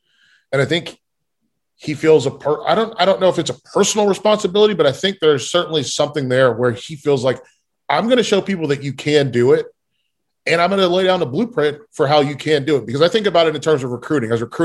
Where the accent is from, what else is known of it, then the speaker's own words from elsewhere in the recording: North Carolina, United States; like I grew up in North Carolina.